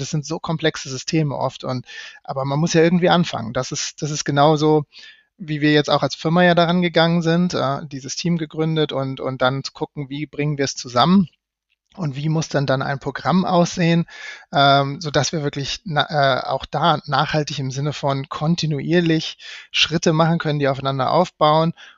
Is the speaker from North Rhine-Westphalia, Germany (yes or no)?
no; Kiel, Schleswig-Holstein, Germany; Ich komme ja gebürtig aus Kiel